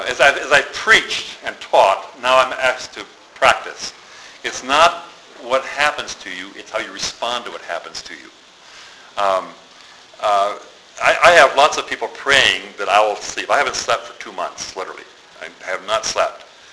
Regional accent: United States; I mean, I'm an American.

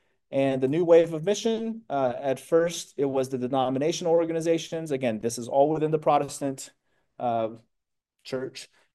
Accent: Rio de Janeiro, Brazil; first language Portuguese; English is a second language; I grew up in Rio de Janeiro, Brazil. So Portuguese is my first language. It's my heart language.

